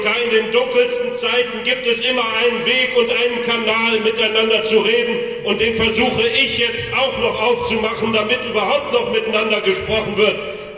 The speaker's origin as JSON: {"language": "German", "region": "Berlin", "country": "Germany", "said": "Also wir sind ja hier im schönen Schwaben in Baden-Württemberg. Ich bin aus Berlin."}